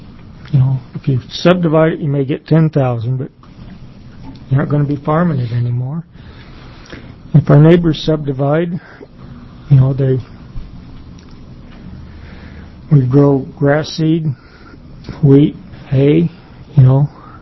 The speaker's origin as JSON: {"language": "English", "region": "Oregon", "country": "United States", "said": "I'm a farmer from Jefferson County. I've grown up farming. My dad bought the farm in 1950."}